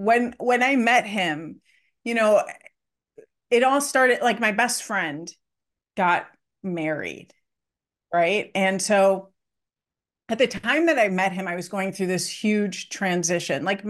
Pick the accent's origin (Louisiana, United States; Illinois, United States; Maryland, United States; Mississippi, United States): Illinois, United States; Chicago; moved away as an adult; now in New York, United States; I came to New York by myself. I grew up in Chicago.